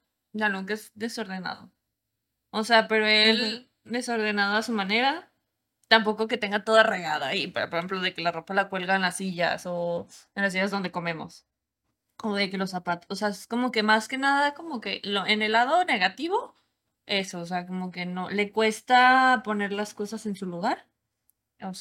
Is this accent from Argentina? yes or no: no; Mexico; uno, por ejemplo, aquí como mexicano, pues va, viene, le chinga, trabaja duro, hace su dinero y se compra algo